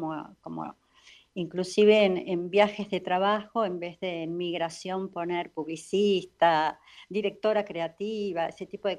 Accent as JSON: {"language": "Spanish", "country": "Argentina", "tie": "born there", "also_born_or_lived": "Paraguay / Peru / Colombia / Ecuador", "moved": "yes", "said": "Nací en la Argentina, pero crecí como mujer afuera en Latinoamérica."}